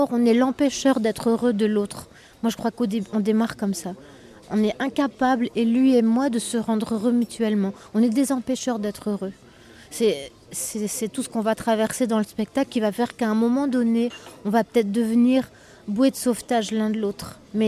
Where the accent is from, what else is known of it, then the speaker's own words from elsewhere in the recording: Hauts-de-France, France; Et aussi parce qu'il s'agit de gens du Nord et que moi, je suis du Nord